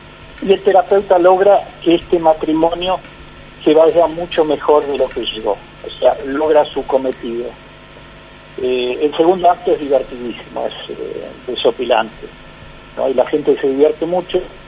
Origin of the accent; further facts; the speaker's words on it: Buenos Aires, Argentina; born there; moved away as an adult; also born or lived in Germany / Ibiza, Spain; now in Tandil, Argentina; Yo soy nacido en Buenos Aires.